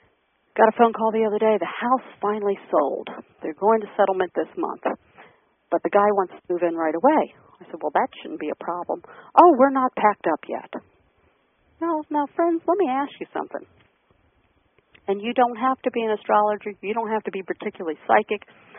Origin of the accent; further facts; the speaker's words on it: Maryland, United States; accent: Southern Maryland; Here's my Southern Maryland accent coming out.